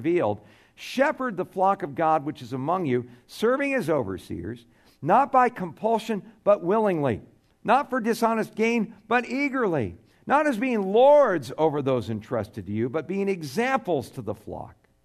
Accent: Tucson, Arizona, United States

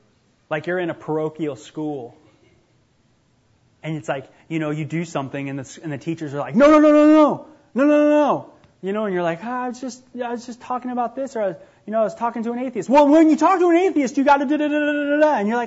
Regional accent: California, United States; Jesus was Jewish. He's from Israel. I'm from California. Total different worlds, man.

